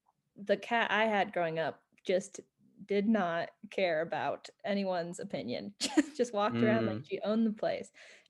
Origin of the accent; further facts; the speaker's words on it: Colorado, United States; Well, growing up in Colorado, the obvious camping and hiking are big favorites of mine.